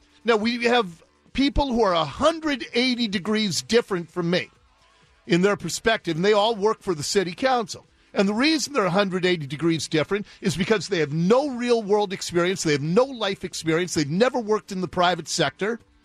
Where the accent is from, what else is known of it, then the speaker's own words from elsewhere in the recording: Ballard, Washington, United States; where I grew up in Ballard, the dead end street, there was a guy who lived right next door to me